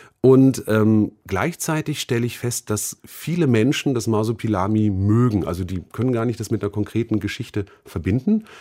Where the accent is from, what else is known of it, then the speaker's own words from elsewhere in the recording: Berlin, Germany; da sind wir Berliner doch schon genug gelobt